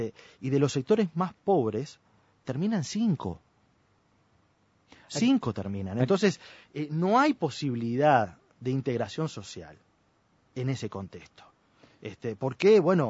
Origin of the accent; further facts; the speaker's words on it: Uruguay; somos todos uruguayos